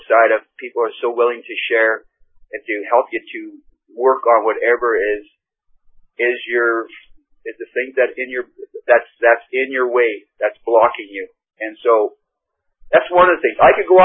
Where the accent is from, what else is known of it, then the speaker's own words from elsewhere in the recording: Winnipeg, Manitoba, Canada; from Winnipeg.